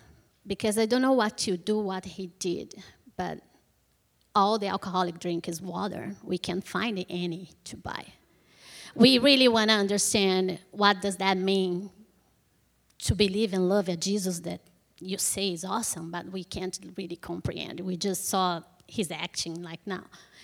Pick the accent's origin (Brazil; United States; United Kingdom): Brazil; English is a second language; Didn't surprise me much because I'm from Brazil. I've seen poverty.